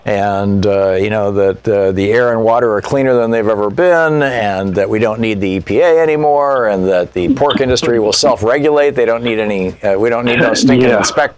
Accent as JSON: {"language": "English", "region": "Michigan", "country": "United States", "tie": "born or raised there", "said": "I was a fan of the Detroit Tigers. Well, I have been all my life. I grew up in Michigan."}